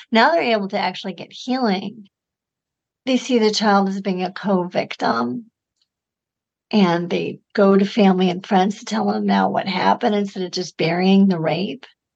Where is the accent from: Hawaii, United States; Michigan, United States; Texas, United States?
Michigan, United States; So I'm from Michigan, where we never had a single rape exception, a single law.